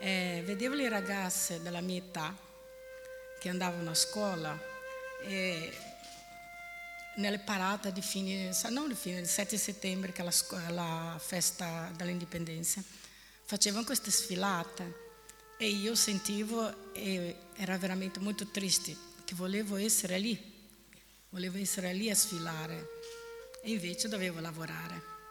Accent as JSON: {"language": "Italian", "country": "Brazil", "said": "Poi provengo da una famiglia numerosa del Brasile, sono la terza di 10 figli."}